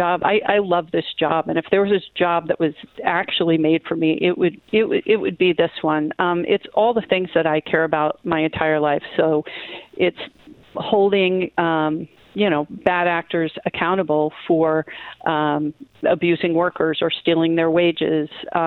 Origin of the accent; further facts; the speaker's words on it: New Hampshire, United States; I grew up in New Hampshire, the other state without a sales tax